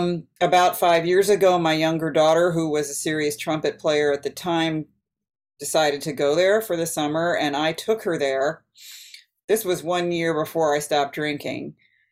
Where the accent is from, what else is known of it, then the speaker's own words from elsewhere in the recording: East Coast, United States; Just to give you an idea of my bit about my upbringing, I grew up on the East Coast. I'm from a Jewish family.